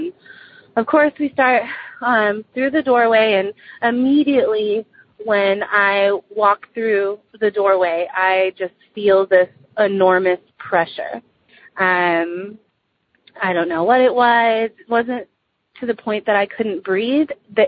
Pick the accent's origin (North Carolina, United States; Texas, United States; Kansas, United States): Texas, United States; Dallas; I'm from Dallas, Texas.